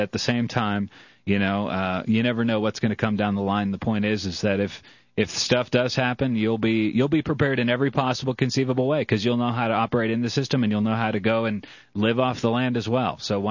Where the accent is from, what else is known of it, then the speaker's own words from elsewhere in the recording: Georgia, United States; I'm from Georgia, so it's like a family for me as well.